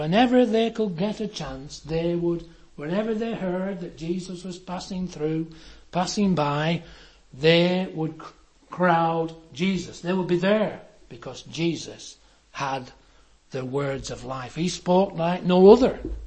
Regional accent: Chipping, North West England, United Kingdom; And you know, I was brought up in the Sunday school at Chipping.

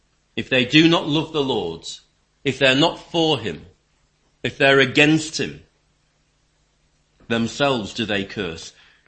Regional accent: England, United Kingdom; I would naturally, as an Englishman, propose that a handshake is perfectly adequate for our needs here

